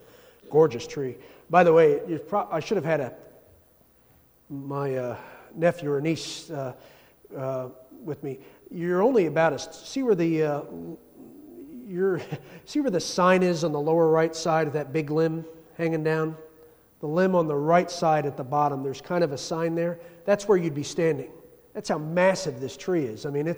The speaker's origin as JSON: {"language": "English", "region": "New York", "country": "United States", "accent": "New York", "said": "When I first bought my New York accent just almost came out."}